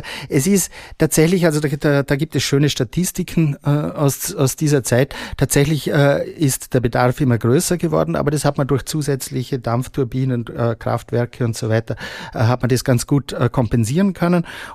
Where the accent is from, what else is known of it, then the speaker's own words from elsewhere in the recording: western Austria, Austria; Ich komme nämlich aus dem Westen, aus Westösterreich.